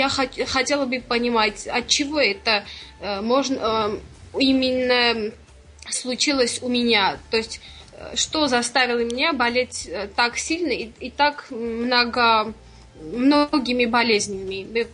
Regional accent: Armenia; я из Армении.

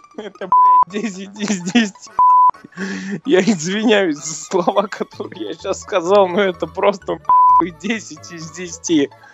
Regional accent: Belarus; Кто белорус? Я белорус.

